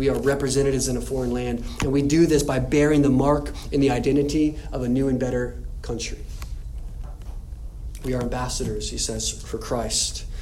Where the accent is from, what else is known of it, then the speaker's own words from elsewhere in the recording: United States; now in Iceland; as an American in Iceland